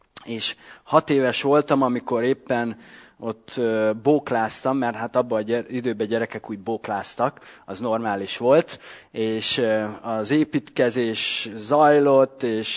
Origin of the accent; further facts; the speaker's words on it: Debrecen, Hajdú-Bihar, Hungary; és én 6 éves korunk óta ismerjük egymást, gyerekkori játszó pajtások voltunk, Debrecenben, ahogy felnőttünk.